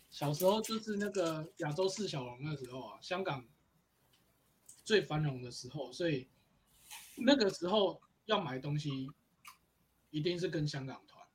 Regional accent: Taiwan; 我们台湾人就是没有水准啊，没有文化啊

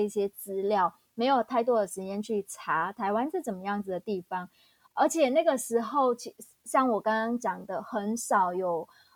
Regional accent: Phú Thọ, Vietnam; Chinese is a second language; moved away as an adult; now in Taiwan; 我本身是来自越南的北部一个地方叫富寿省。那我在2010年来台湾，所以到现在已经12年了。

